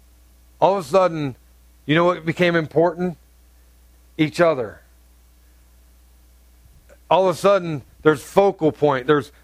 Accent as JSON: {"language": "English", "region": "Ohio", "country": "United States", "said": "This is when I lived in North Carolina. She lived in Ohio. We're originally from Ohio"}